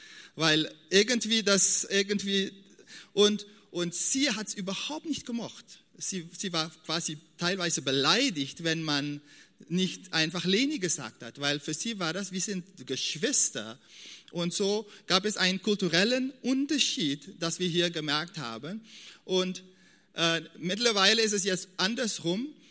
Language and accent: German; Suriname; German is a second language; now in Germany; wir sind in Suriname aufgewachsen und wir haben bestimmte Werte haben wir mitbekommen